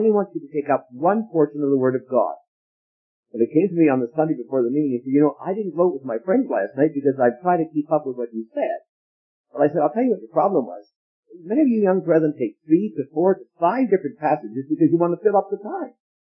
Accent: Canada; And as a Canadian, maybe I can say it.

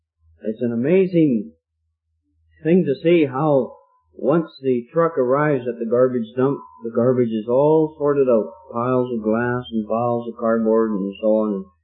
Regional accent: Venezuela; one of the assemblies that I grew up in Venezuela

